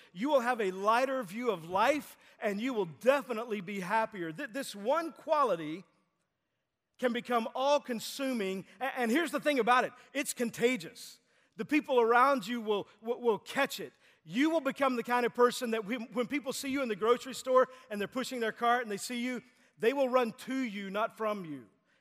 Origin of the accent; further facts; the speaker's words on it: Texas, United States; I grew up in Texas. That's what we did